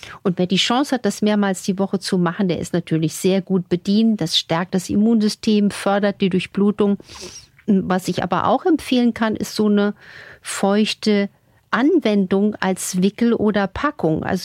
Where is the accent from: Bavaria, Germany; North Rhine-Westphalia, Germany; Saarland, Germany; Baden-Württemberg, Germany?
Saarland, Germany; Also auch bei uns zu Hause im Saarland gab es früher sehr, sehr viele Kneippbecken überall.